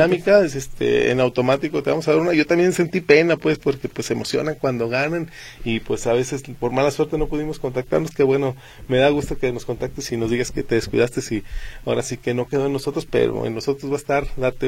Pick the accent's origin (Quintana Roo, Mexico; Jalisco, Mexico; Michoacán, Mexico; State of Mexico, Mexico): Jalisco, Mexico; vivimos con la ley del mazo como mexicanos, no como jaliscienses, como mexicanos.